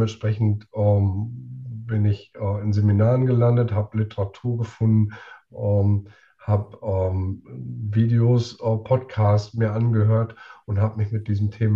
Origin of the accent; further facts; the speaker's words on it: North Rhine-Westphalia, Germany; Ich komme gebürtig aus dem Münsterland, das ja bekanntlich schwarz ist.